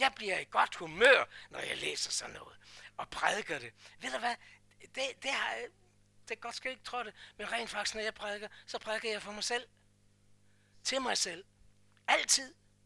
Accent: Copenhagen, Capital Region, Denmark; Der hvor jeg voksede op i den kirke, jeg voksede op i København

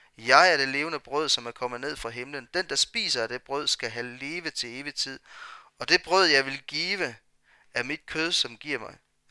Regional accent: Blåhøj, Region of Southern Denmark, Denmark; På et tidspunkt her der hvor jeg kommer fra i Blåhøj her

